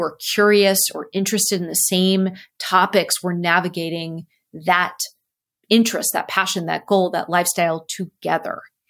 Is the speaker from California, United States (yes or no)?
yes; Cupertino, California, United States; So I grew up in Cupertino.